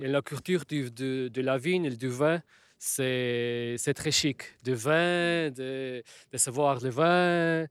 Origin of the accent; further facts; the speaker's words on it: Portugal; French is a second language; now in France; j'habite en Huile-Plaisance plus de un mois. Je suis venu de Portugal.